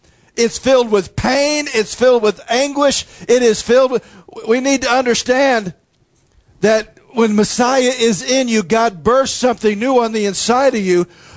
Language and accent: English; United States; Anytime, since we are Americans, anytime that we go anywhere in the world, well, what are you? I'm an American.